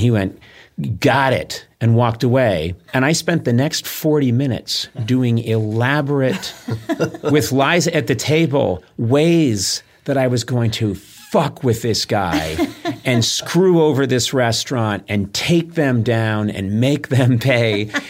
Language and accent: English; East Coast, United States; now in Los Angeles, United States; I grew up on the East Coast.